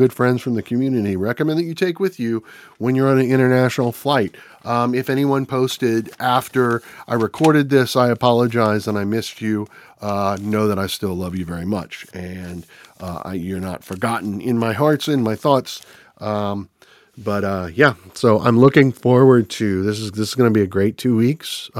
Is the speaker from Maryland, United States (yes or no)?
no; Louisiana, United States; As this Cajun from Southern Louisiana is going to go to the United Kingdom